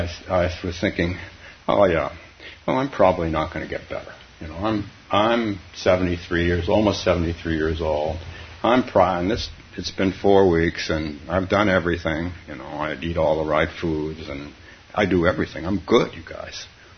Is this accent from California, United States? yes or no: yes; Palo Alto, California, United States; Tritillarium, or whatever you call it, I had in Palo Alto, my hometown. It was a good place to have turtles.